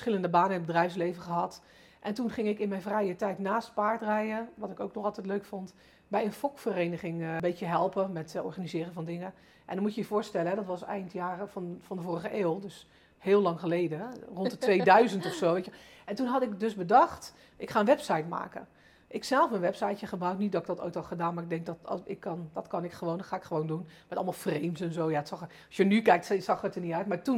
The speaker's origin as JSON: {"language": "Dutch", "region": "South Holland", "country": "Netherlands", "said": "Mijn vader was tuinder in het Westland. Ik kom uit het Westland."}